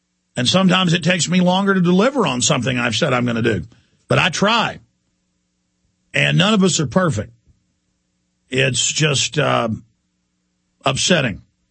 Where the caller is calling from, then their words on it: Austin, Texas, United States; I come to you from Austin, Texas.